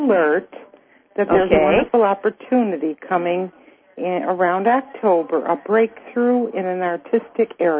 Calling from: Florida, United States; On the East Coast, which has been raining cats and dogs here.

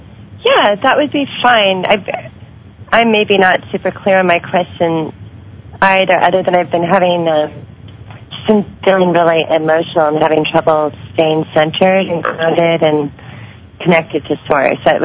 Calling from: Portland, United States; from Portland.

